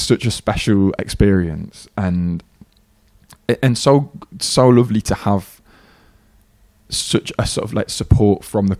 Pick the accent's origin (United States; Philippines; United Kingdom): United Kingdom; Bolton, North West England; Now I grew up in Bolton, so Manchester always felt close, but also very far away.